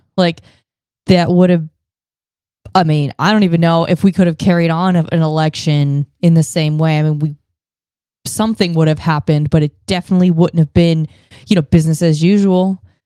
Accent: Dallas, Texas, United States; You know, I grew up in Dallas going to the museum, you know, it happened there in Dallas.

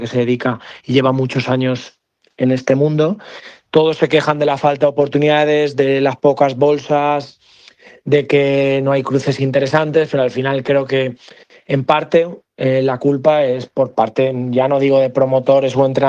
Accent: Navarrés, Valencian Community, Spain; Yo antiguamente hacía en mi pueblo, en Navarrés

